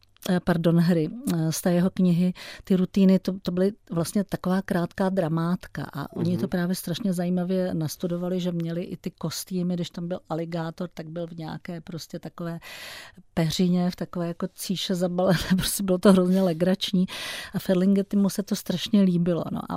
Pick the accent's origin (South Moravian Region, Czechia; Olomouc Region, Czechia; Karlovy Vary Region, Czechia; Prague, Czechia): Olomouc Region, Czechia; Olomouc; tak já jsem taky z Olomouce, takže jsme se kamarádili